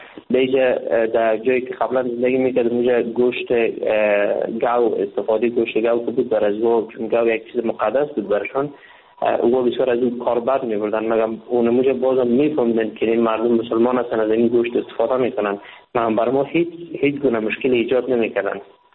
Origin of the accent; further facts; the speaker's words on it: Afghanistan; moved away as an adult; now in India; وقتی که من از افغانستان بی طرف آمدم، با مجردی که داخل کشور هند شدم،